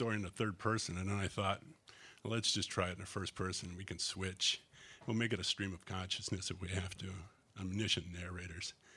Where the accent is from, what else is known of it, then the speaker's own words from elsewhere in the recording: Wisconsin, United States; I'm originally from Wisconsin, and that's a state that loves Boilermakers.